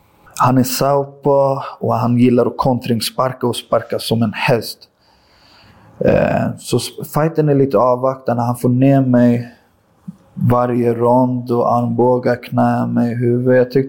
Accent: Brazil; Brasilien.

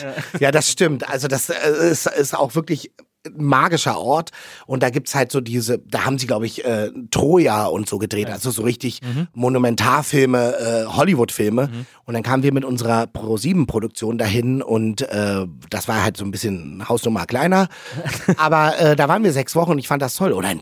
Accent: Berlin, Germany; Ich bin da Berlin, ich komme aus Neukölln, das kann ich dir sagen, da redet man aber anders.

